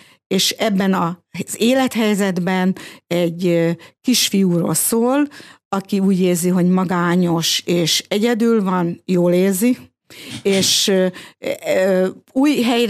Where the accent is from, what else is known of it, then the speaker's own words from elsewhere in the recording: Kiskunhalas, Bács-Kiskun, Hungary; Én Kiskunhalason születtem, ide jártam a középiskolába, a Szilárd Áron gimnáziumba